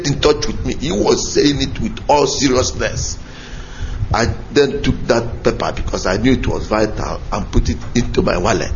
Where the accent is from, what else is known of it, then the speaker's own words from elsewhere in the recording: Oguta, Imo, Nigeria; now in London, United Kingdom; I come from Oguta, in Oguta local government area of Biafra land. And I reside in the United Kingdom, precisely London, where my family lives.